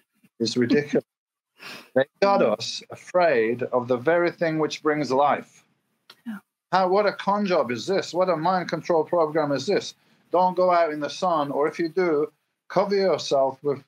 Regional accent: England, United Kingdom; now in Spain; And yeah, I used to burn because I'm from England. I wasn't used to the sun. And in England, my diet was probably quite low in antioxidants. I came to Spain.

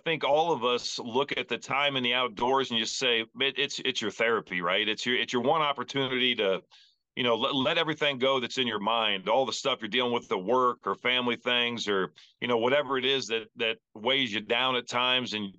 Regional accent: Greenville, Ohio, United States; You know, I grew up in West Central Ohio, a little town of Greenville.

